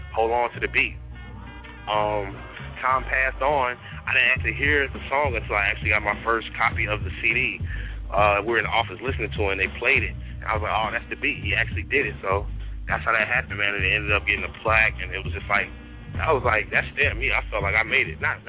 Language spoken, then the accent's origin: English; North Carolina, United States; I was I'm from North Carolina originally. I was going to college at Winston-Salem State University, but I wanted a job, like a job, something that I wanted to do.